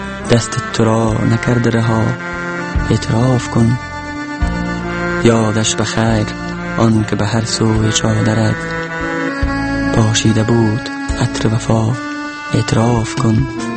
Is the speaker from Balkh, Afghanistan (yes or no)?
yes; Mazar-i-Sharif, Balkh, Afghanistan; also born or lived in Maimana; اصلا زادگاهم شهر میمنه ولایت فاریاب است. در شهر میمنه متولد شدم و بعدن به شهر مزار کوچ آمدیم